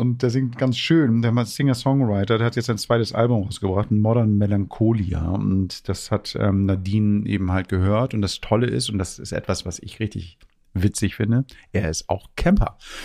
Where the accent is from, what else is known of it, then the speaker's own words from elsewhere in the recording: Germany; ich als Deutscher in Italien